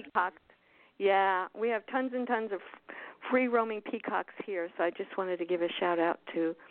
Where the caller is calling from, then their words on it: Florida, United States; I'm in Florida, South Florida.